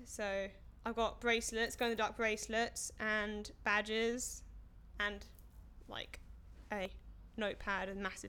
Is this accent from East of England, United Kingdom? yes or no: yes; Bishop's Stortford, East of England, United Kingdom; I was born on the 17th of July 91, so I'm 18 years old and I'm from Bishop Stortford in Hertfordshire.